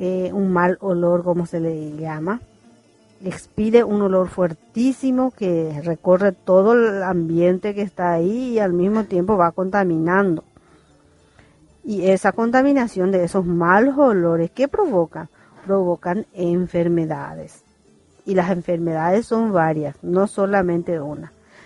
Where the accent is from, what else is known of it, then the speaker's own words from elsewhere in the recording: Paraguay; Vamos a ser realistas como paraguayos. Que siempre cargamos todo en una bolsa.